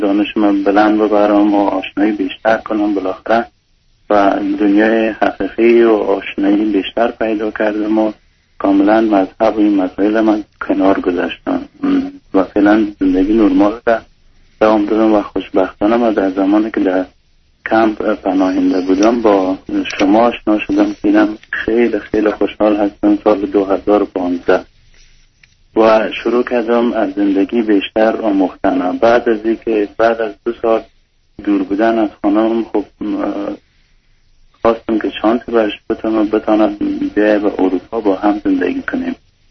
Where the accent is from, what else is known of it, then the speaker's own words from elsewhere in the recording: Afghanistan; moved away as an adult; خب طبعا من از افغانستان هستم، مشکلات زیادی داشتیم از دوران طالبان و مجاهدین، دوران طفولیت ما داشتیم